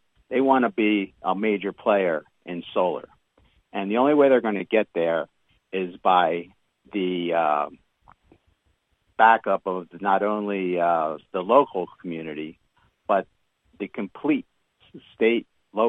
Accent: East Coast, United States; I mean, you know, I come from the East Coast, okay? We talk like it is. I've been out here in the Midwest since 1976 when I got

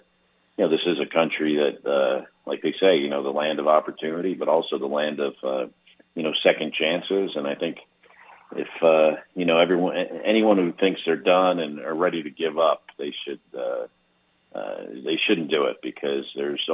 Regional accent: West Orange, New Jersey, United States; Well, I was born in Orange. I grew up in West Orange.

